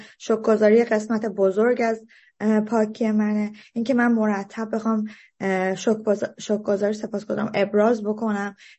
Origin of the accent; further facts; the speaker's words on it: Los Angeles, California, United States; من توی لس آنجلس بزرگ شدم و همینطور که قبلا گفتم در لحظه تولدم اداپت شدم به وسیله یه خانواده دیگه. خانواده که من توش به دنیا اومدم ایرانی هستن